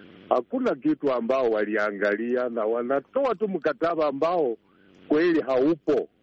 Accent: Malakisi, Bungoma County, Kenya; ninatoka sehemu inaitwa Zango Malakisi, Bungoma County.

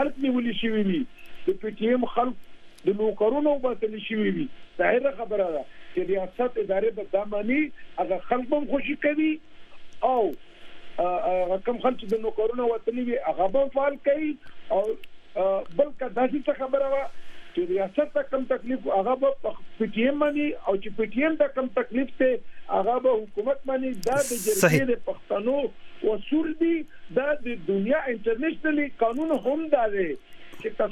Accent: Khyber Pakhtunkhwa, Pakistan; خو زه پښتون یم، ما د پښتنو لپاره څلور کاله جدوجهد کړی دی او زه هغه پښتون یم چې صرف زما د علاقې خلک په قبایلو کې داسې الحمدلله پاتې شوي دي

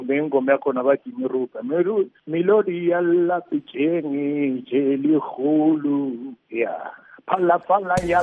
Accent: Zimbabwe; I'm from Zimbabwe, I'm serving now with Nigerians.

